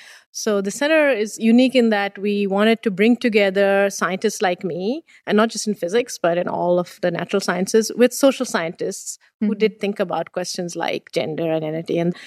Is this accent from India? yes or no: yes; India; Being born and raised in India